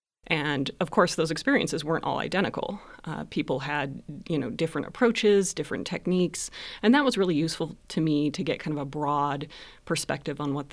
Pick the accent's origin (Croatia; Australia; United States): United States; Inland Northwest; I grew up in the Inland Northwest